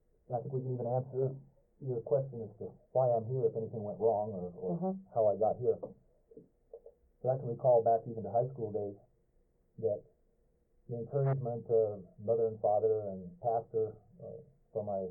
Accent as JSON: {"language": "English", "region": "California", "country": "United States", "tie": "born or raised there", "said": "Yes, we're just inland from San Francisco, due east of the city, about 35 miles in what most of you probably would call the greater San Joaquin Valley."}